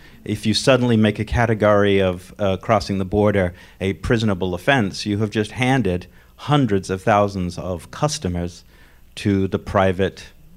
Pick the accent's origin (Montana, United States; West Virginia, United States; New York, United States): New York, United States; Manhattan; also born or lived in California; I'm from Manhattan, but I lived in California for many years